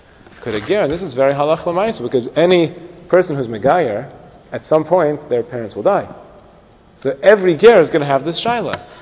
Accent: Brooklyn, New York, United States; You're all Brooklynites like me.

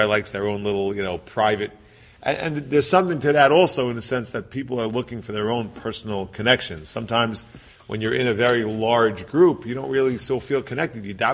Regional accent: Teaneck, New Jersey, United States; When I was growing up, certainly when my early years, when I was younger than 10 years, I grew up in Teaneck, there was one shul, and then there was two shuls.

